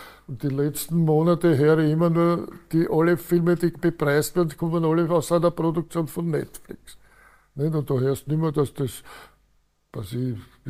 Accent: Austria; wir als Österreicher sind nicht gut beraten. Also, da bin ich also eher ein Austro, darf man das überhaupt noch sagen, ein Austropatriot.

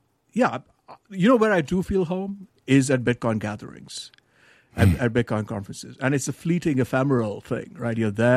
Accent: India; moved away as an adult; now in United States; So, you know, I was born in India and spent my childhood there. And I came here for grad school a long time ago.

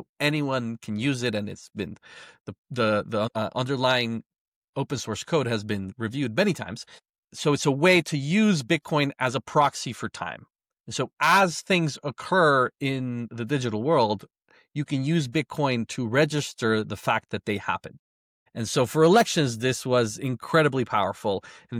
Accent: Guatemala; So I was born and raised in Guatemala.

